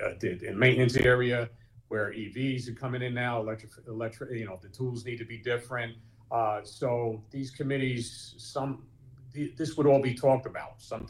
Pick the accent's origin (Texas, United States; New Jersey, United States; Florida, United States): New Jersey, United States; Newark; born or raised there